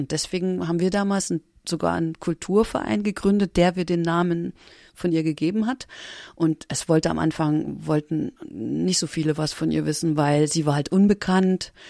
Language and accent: German; East Germany, Germany; ich komme aus der DDR und bin aufgewachsen mit Atheismus, ja, Gott ist tot, also Gott ist, also Religion Opium fürs Volk